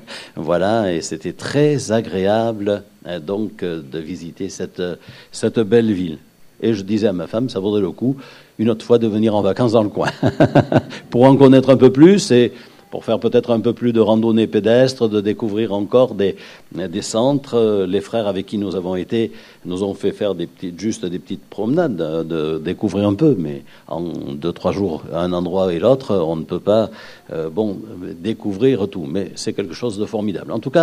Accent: Pau, Nouvelle-Aquitaine, France; je suis originaire de Pau

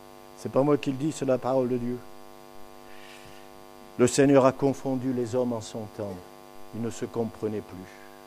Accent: Provence-Alpes-Côte d'Azur, France; je viens du Midi et d'une région qui s'appelle la Provence. Et je ne suis pas loin de Marseille non plus.

